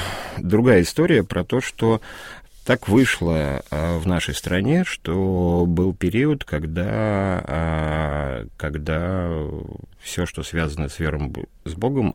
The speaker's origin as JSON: {"language": "Russian", "region": "Moscow", "country": "Russia", "tie": "born or raised there", "said": "Я там рядом родился, на Войковской, вот, и бабушка жила на Октябрьском поле"}